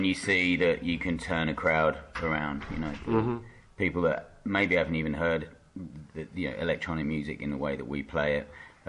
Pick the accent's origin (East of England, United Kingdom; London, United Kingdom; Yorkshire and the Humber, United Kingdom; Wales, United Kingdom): East of England, United Kingdom; Chelmsford; we grew up in a town not too far from Basildon where they're from, we grew up in Chelmsford